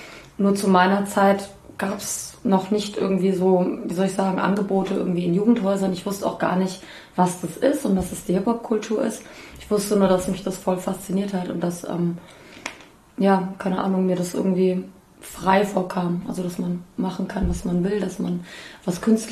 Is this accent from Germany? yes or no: yes; Bad Homburg, Hesse, Germany; Ich komme aus Bad Homburg, wobei ich jetzt nicht irgendwie aus der reichen Ecke komme oder so, leider.